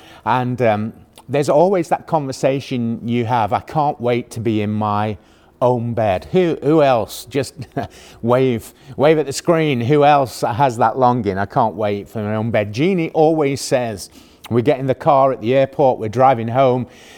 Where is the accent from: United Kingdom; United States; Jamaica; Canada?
United Kingdom; Being British, none of us longs for the British weather.